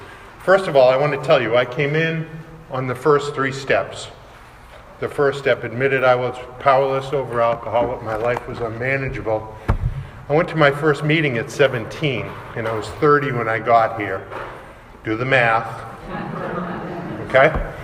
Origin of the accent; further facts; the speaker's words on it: Hawaii, United States; now in Florida, United States; moved here to Florida. And, you know, my recollection is he and Bruce and the rest of the group, I was the guy from Hawaii, and they were afraid I was going to change the group.